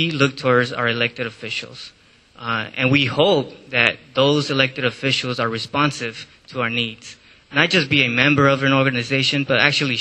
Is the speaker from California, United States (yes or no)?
yes; Long Beach, California, United States; I share the parents' concerns. I grew up in Long Beach, making sure that we make a better Long Beach and a safe Long Beach for our kids to grow up with.